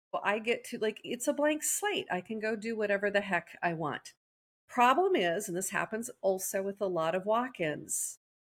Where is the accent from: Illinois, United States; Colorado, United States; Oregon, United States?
Colorado, United States; moved away; I went to Colorado, my home state that I moved away from, because Trey didn't want to die in Colorado, so we're in Kansas, which I love.